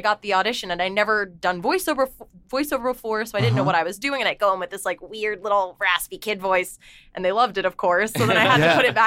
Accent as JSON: {"language": "English", "region": "Florida", "country": "United States", "also_born_or_lived": "New York", "said": "I'm from Florida originally. I started acting when I was really young, though. So I started traveling between Florida and New York, and then I made my way out here just before I became a teenager."}